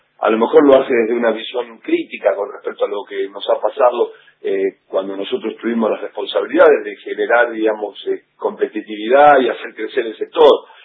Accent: Chivilcoy, Buenos Aires Province, Argentina; el nivel de tarifas que teníamos en el interior, bueno, yo soy de Chivilcoy, digamos

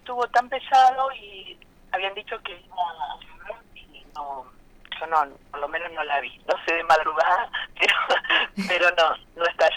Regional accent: Buenos Aires, Argentina; also born or lived in Jujuy; yo nací en Jujuy, a pesar de que crecí aquí en Buenos Aires

